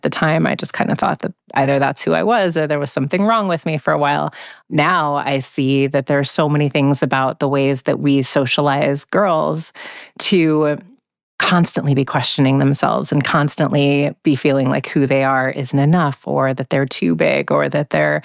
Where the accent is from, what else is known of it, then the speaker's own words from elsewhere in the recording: Omaha, Nebraska, United States; I grew up in Omaha, Nebraska, but when I grew up there, like, I was the only Black kid.